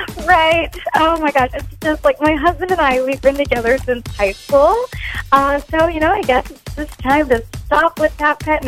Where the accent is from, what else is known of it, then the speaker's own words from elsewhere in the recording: Madison, Wisconsin, United States; I'm from Madison.